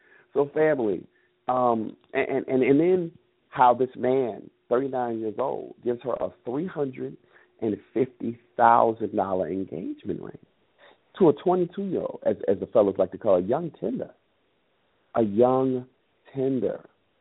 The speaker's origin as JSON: {"language": "English", "town": "Miami", "region": "Florida", "country": "United States", "said": "and representing MIA. That's where I'm from Miami."}